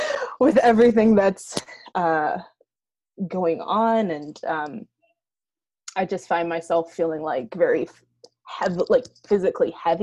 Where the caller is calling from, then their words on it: Syracuse, New York, United States; I'm calling in from Syracuse, New York, where I'm quarantining with my parents.